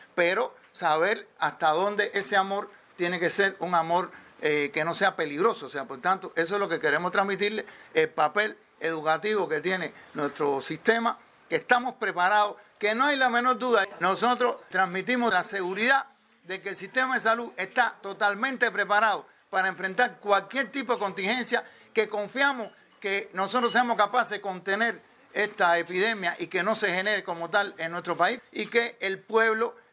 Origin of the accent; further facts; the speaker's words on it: Cuba; lo cariñosos que somos los cubanos, cómo nos besamos, cómo nos abrazamos